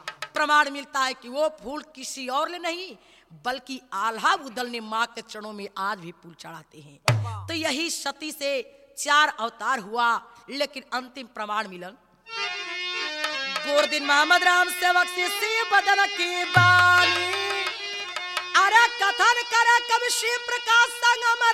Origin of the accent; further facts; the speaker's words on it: Uttar Pradesh, India; गाजीपुर जिले के ही रहने वाली हूँ